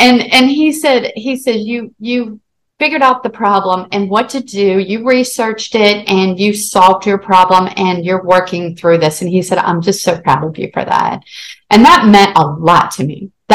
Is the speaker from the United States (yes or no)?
yes; Ohio, United States; now in San Antonio, United States; I'm from Ohio, but because of my husband's job, we're down in San Antonio.